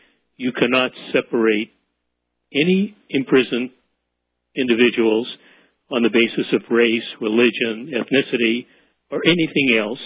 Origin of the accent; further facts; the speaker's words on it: Illinois, United States; There's another one that I didn't know about until I began writing about Daniel in my home state of Illinois.